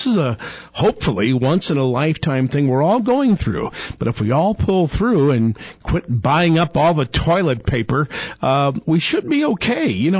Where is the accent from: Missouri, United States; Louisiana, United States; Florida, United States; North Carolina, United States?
Missouri, United States; St. Louis; I know from my hometown of St. Louis, when we got a nasty, nasty blizzard back in 82